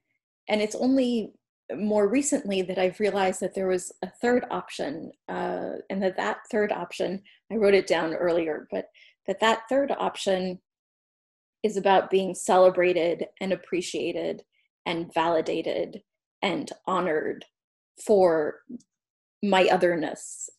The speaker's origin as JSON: {"language": "English", "country": "France", "tie": "born there", "second_language": "English", "said": "that I spoke a foreign language and I didn't speak English, or that I was born in France"}